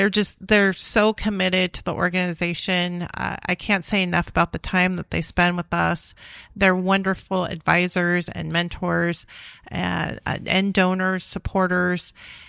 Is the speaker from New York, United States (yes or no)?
no; Los Molinos, California, United States; Well, I am a North State girl. Hey. I grew up in Las Molinas in Tehama County. It's my village of like 1,800 people, and go Bulldogs.